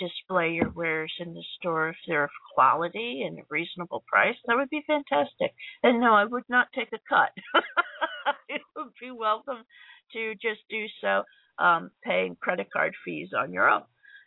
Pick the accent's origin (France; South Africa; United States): United States; New Jersey; now in Chicago, United States; When I moved to Chicago, I was not able to find a good pizza place because I'm from the Jersey Shore